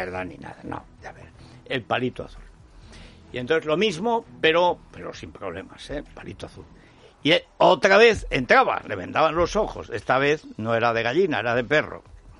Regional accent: Aragon, Spain; un timo que se hacía en la parte de mi pueblo, en todos los montes, la Sierra Albarracín

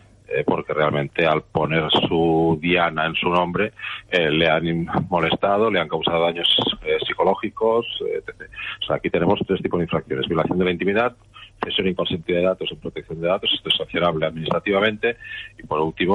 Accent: Barcelona, Catalonia, Spain; yo, como soy de Barcelona, conozco perfectamente ese barrio

